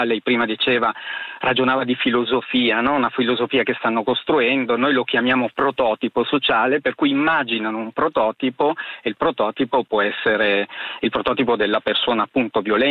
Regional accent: Milan, Lombardy, Italy; Io sono di Milano e ricordo che da ragazzino sentivo la parola zanza

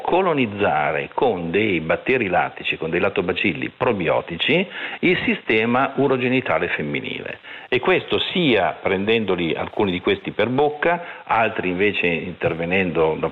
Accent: Genoa, Liguria, Italy; e sempre da genovese

